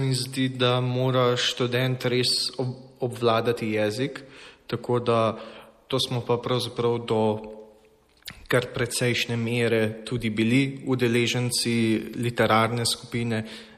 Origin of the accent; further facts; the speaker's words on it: Jesenice, Upper Carniola, Slovenia; now in Graz, Austria; Jaz sem originalno sem iz Slovenije, z Jesenic